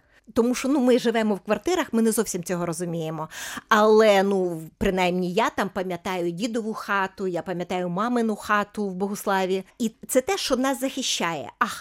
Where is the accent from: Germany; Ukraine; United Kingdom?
Ukraine; Kyiv Oblast; от в моєму регіоні я з Черкаської області, виросла я в Київській області